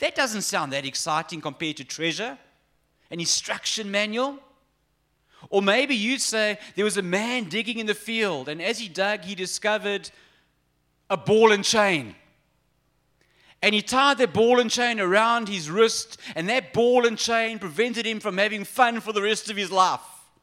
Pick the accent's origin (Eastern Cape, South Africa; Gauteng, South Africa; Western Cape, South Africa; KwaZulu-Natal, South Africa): Eastern Cape, South Africa; Amalinda; In fact, growing up in Amalinda, as kids